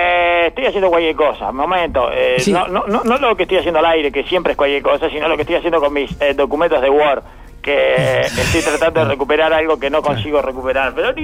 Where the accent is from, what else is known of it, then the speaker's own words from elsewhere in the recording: Uruguay; uno como uruguayo.